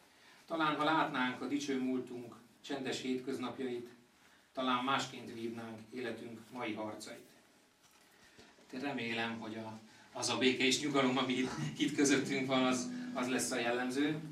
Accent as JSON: {"language": "Hungarian", "town": "Dunapataj", "region": "Bács-Kiskun", "country": "Hungary", "lives_now": "Paks, Hungary", "said": "én Dunapatajról származom, most Pakson élek, már ott is otthon vagyok, meg itt is itthon vagyok"}